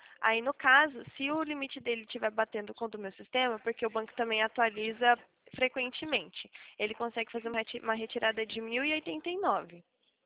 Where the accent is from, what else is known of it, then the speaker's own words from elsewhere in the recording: São Paulo, Brazil; Não, eu sou de São Paulo.